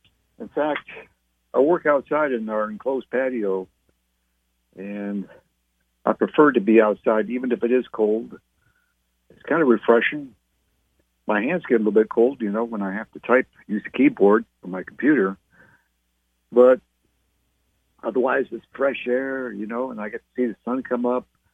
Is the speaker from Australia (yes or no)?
no; Canada; now in San Antonio, United States; I grew up in Canada, and it was snowy and cold for about 5 months of the year